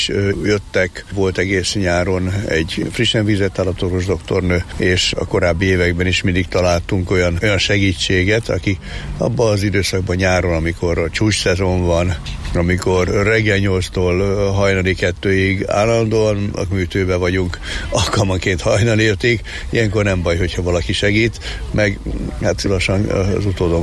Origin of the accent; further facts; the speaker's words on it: Budapest, Hungary; Pesti vagyok, 18. kerület, Pest-Szentlőrinc a szülőhelyem. Ott jártam általános iskolába, aztán később középiskolába Pannonhalmára, és onnan az állatorvosi egyetemre vezetett az út.